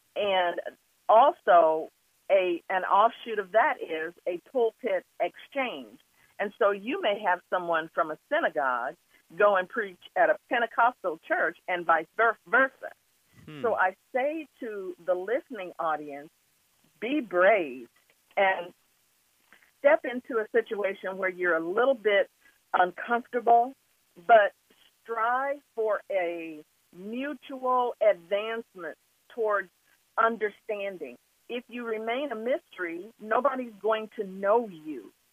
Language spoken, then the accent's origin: English; Wichita, Kansas, United States; I was at that age, 3 years old and growing up in Wichita